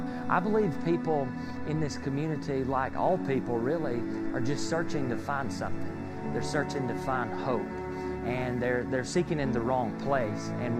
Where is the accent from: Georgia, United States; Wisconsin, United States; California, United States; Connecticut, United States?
Georgia, United States; I'm originally from the Blue Ridge Mountains in North Georgia, or as I like to call it, the country. I lived there for 25 years.